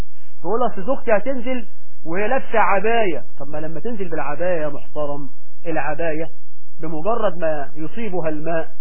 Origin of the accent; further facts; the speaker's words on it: Egypt; يعني لو واحد في الفلاحين عندنا في مصر بيته قدام الترعة